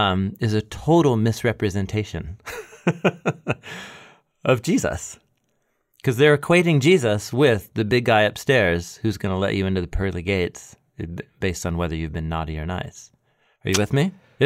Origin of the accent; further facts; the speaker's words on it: Portland, Oregon, United States; I had a concept of God growing up in Portland